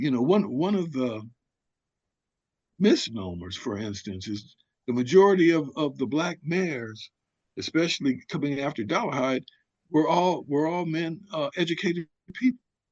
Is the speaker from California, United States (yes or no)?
yes; Compton, California, United States; And that was the wonderful thing about growing up in Compton, was that you met all these different people who were doing all these different things.